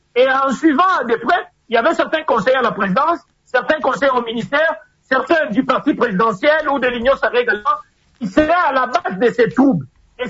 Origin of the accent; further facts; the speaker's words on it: Haut-Katanga, DR Congo; je suis à Lubumbashi, je suis du Grand Katanga.